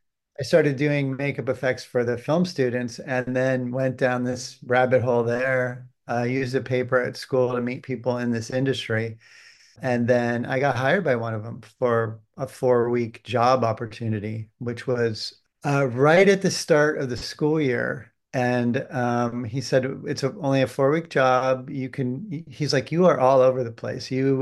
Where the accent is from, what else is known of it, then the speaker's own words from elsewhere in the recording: Cleveland, Ohio, United States; I'm from outside Cleveland. All right. Yeah. We were kind of in the boonies, you know, not too far from the cornfields way back when.